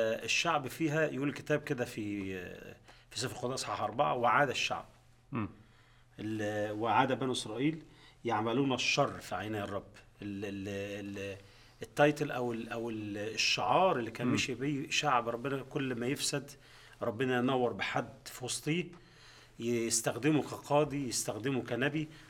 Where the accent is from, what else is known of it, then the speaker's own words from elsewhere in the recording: Egypt; في مصر احنا نقول. ست ولا ميت راجل.